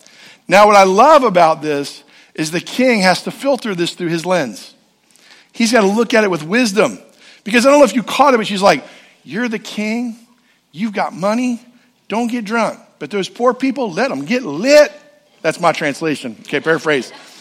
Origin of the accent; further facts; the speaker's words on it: Sharptown, Maryland, United States; So growing up in Sharptown, this is where we would come a lot of times for all kinds of different things.